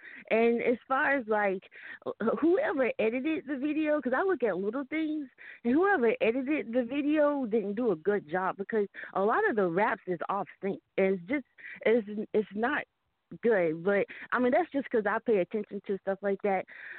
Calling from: Charlotte, North Carolina, United States; I'm calling from Charlotte.

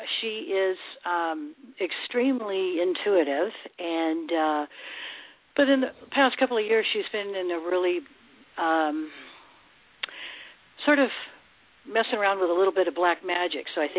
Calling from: Goleta, California, United States; from Goleta, California.

